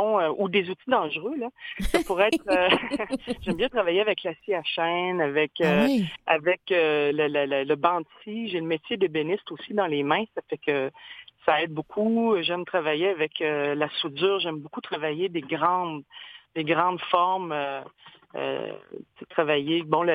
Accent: Sept-Îles, Quebec, Canada; born there; je suis née à Sept-Îles, puis que, bon, je suis un peu une enfant de... Bon, je suis une enfant des minières, si on veut, de la colonisation

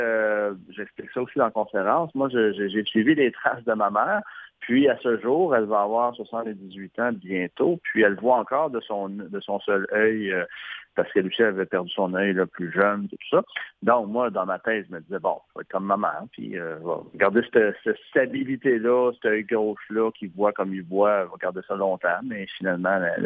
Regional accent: Chambly, Quebec, Canada; C'est à la ferme Guyon à Chambly, dans mon patelin, à Chambly

